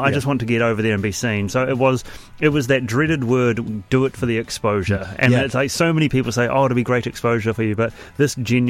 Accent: New Zealand; I don't know their names because I'm from New Zealand.

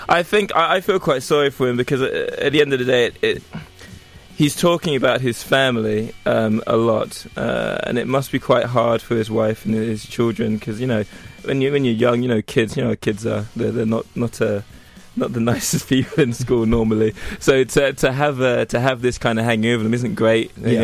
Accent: United Kingdom; I'm black British.

